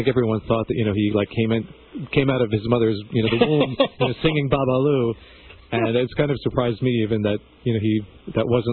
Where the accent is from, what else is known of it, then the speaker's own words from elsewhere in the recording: Massapequa Park, New York, United States; I grew up here on Long Island in Massapequa Park in what was basically... The dominant culture growing up was Italian-American.